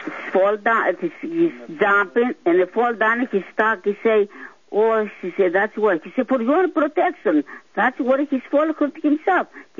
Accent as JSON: {"language": "English", "town": "Sparta", "region": "Peloponnese", "country": "Greece", "second_language": "English", "lives_now": "United States", "said": "my sister's is over there in Sparta. I come from Sparta, Greece."}